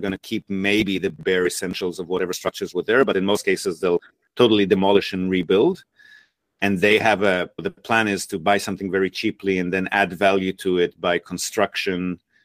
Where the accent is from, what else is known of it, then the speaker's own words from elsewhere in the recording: Australia; now in Japan; I came from Australia